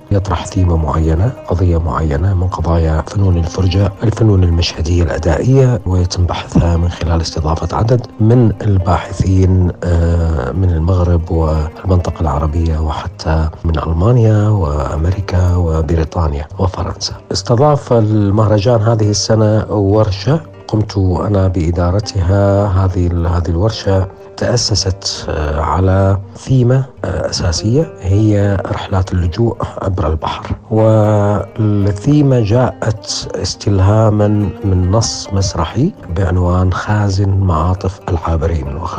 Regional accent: Iraq; وأنا كمسرحي عراقي مسكون بخسائر وويلات الحروب الفادحة التي عشناها جميعا في العراق.

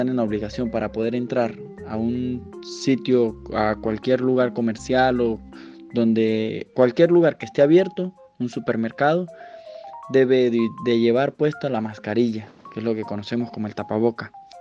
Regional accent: Venezuela; now in Andorra; tengo 26 años de edad, soy venezolano, en este momento me encuentro residenciado en Andorra.

